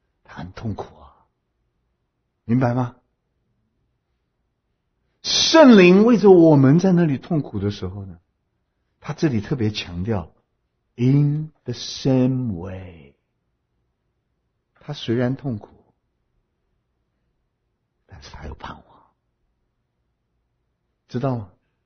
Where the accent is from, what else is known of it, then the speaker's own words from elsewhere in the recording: Hunan, China; 中间有没有湖南人？有啊，我们都不是好东西